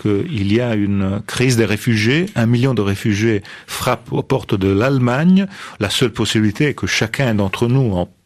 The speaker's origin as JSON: {"language": "French", "town": "Pisa", "region": "Tuscany", "country": "Italy", "also_born_or_lived": "Strasbourg", "second_language": "French", "said": "Je vous dis « non, écoutez, moi je suis de Pise ». Pas de Florence."}